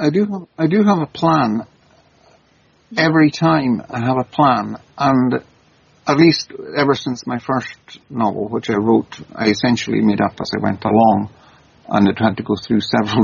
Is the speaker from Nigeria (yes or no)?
no; Scotland, United Kingdom; I come from the Highlands. Well, actually, I was born on one of the islands of Scotland, the Isle of Lewis. And my parents came, my father was from Skye and my mother from Lough Carron on the west coast of Scotland.